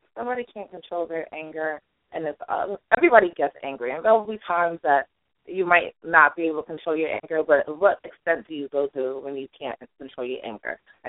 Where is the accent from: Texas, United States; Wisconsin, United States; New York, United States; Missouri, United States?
New York, United States; also born or lived in Jamaica / New Jersey; now in Washington DC area, United States; I am originally from Jamaica. I grew up between New York and New Jersey. I live in the DMV right now.